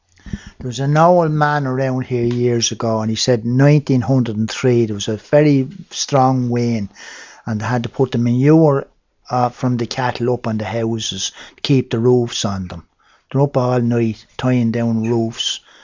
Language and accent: English; Leinster, Ireland; They all think I'm from Wicklow. But I do leave it, so I hate to say I'm from County Dublin.